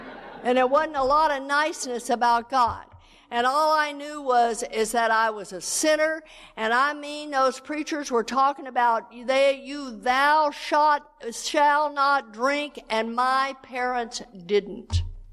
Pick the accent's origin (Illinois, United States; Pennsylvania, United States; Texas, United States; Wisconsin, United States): Texas, United States; in Texas we call it puffing up, because I was born and raised in Texas, where you just kind of puff up.